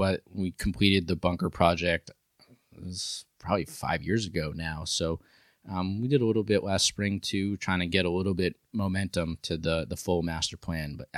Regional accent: New York, United States; I'm from New York.

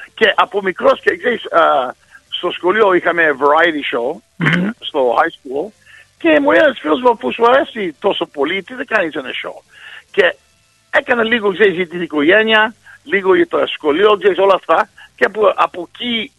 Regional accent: Canada; έτσι μεγαλώσαμε και εμείς στον Καναδά.

